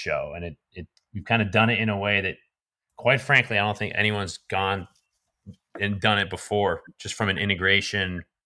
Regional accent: New Hampshire, United States; but we also were drinking twisted tea because I'm from New Hampshire and I introduced it to everybody in the house.

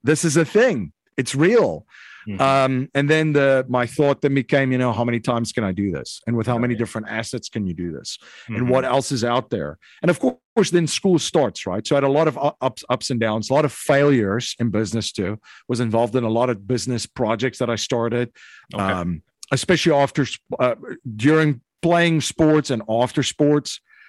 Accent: South Africa; now in United States; I'm originally from South Africa. So okay. Living in the U.S. now in Bucks County currently, Pennsylvania. And I came to the U.S. actually 20 years ago.

